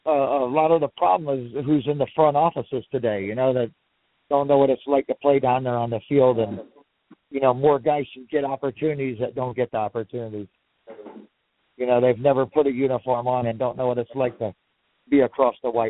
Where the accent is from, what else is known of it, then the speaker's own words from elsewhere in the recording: Stuart, Florida, United States; Well, I run an academy back here in my hometown of Stuart, Florida, called MLP Players Academy.